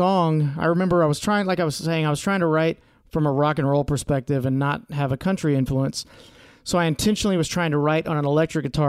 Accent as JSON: {"language": "English", "town": "Corpus Christi", "region": "Texas", "country": "United States", "tie": "born or raised there", "said": "My Corpus. We have different moms. I grew up in Corpus"}